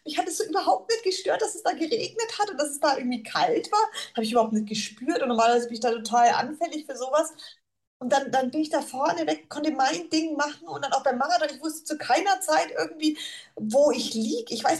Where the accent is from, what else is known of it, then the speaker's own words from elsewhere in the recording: Bayreuth, Bavaria, Germany; Ich komme aus Bayreuth, das ist 70 Kilometer weg.